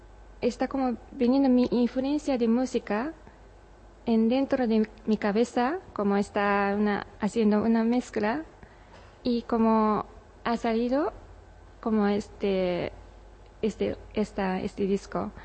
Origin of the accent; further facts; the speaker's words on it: Japan; Spanish is a second language; Soy japonesa, que teniendo una música japonesa es como una base